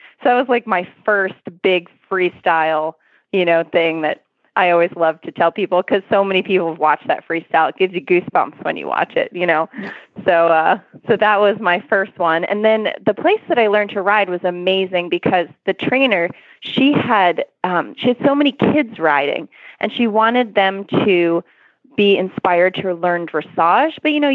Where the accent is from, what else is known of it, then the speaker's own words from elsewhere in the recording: Maine, United States; I live in Florida now, but I grew up in Maine